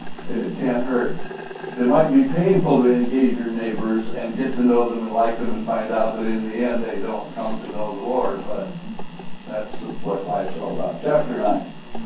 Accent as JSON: {"language": "English", "region": "Idaho", "country": "United States", "said": "and I come from Idaho where there's lots of Mormons"}